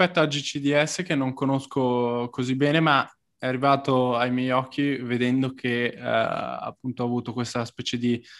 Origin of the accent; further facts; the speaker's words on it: Bologna, Emilia-Romagna, Italy; riconosco da bolognese che sia un artista incredibile